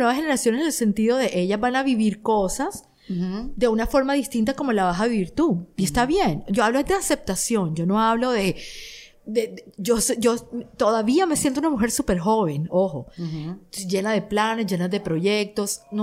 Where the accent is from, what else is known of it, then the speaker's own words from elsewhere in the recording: Barranquilla, Atlántico, Colombia; porque en Barranquilla, de donde yo soy, tú veías a las señoras mayores con un pañuelo